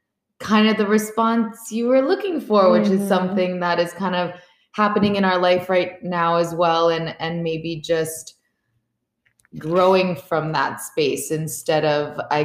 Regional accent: Miami, Florida, United States; I am from Miami and I actually loathe being cold more than anything.

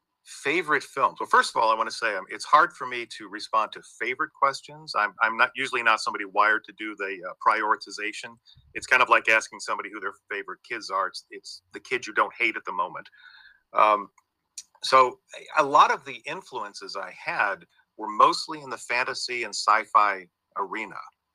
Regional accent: St. Augustine, Florida, United States; also born or lived in Georgia, United States / Germany / Washington, United States / Kentucky, United States; I was born in Georgia, and then we moved to Florida, and then from there to Germany, then to Washington State, then back to Florida, then to Kentucky, and then my dad retired to a small town, St. Augustine, Florida.

